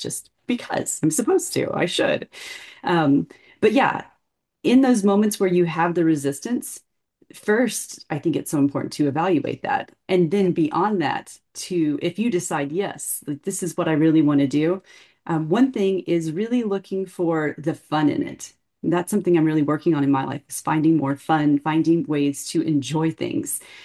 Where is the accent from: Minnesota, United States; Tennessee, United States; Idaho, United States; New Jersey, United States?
Idaho, United States; Hailey; I am from Haley, Idaho. It's a beautiful place up in the mountains.